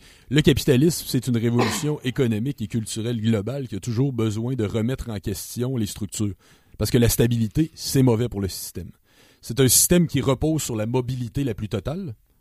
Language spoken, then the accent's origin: French; Quebec, Canada; il y a des animateurs de ma région d'origine qui est Québec